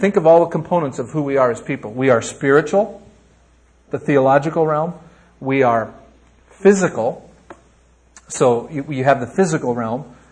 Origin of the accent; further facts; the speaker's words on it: United States; I'm not anti-American. I'm not prejudiced. I am American.